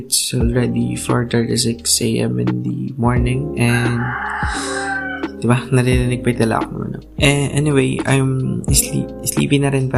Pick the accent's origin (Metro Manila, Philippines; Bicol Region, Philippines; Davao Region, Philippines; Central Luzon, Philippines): Central Luzon, Philippines; Pero I grew up in a mainit na lugar. I'm from Nueva Ecija, and we all know na napakainit sa lugar na to.